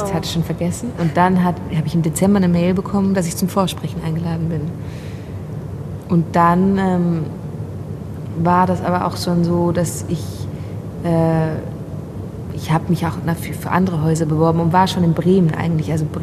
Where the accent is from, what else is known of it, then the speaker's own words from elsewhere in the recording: Basel, Basel-Stadt, Switzerland; accent: Swiss German; first language Swiss German; Also Deutsch ist ja nicht meine Muttersprache, ich bin Schweizerin. Also Schweizerdeutsch, aber trotzdem liegt es mir näher und ich ging immer sehr gerne ins Theater. Also in Basel gab es auch ein tolles Theater.